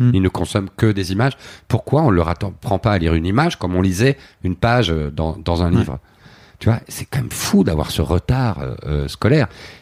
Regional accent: Belgium; Chez nous, en Belgique non plus

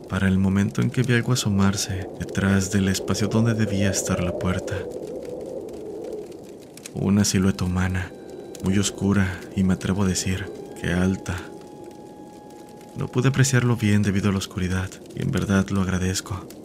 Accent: Yucatán, Mexico; Cabe decir que soy de Yucatán.

